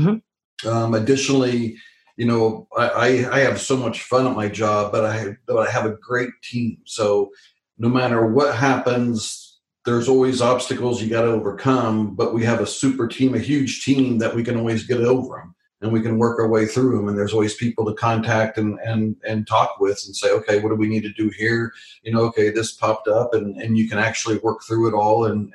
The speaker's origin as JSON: {"language": "English", "region": "Kansas", "country": "United States", "tie": "born or raised there", "moved": "as an adult", "said": "No, so I grew up in Kansas, and I wanted to get out of Kansas. I was tired of Kansas, tired of the cold weather, tired of the extremes."}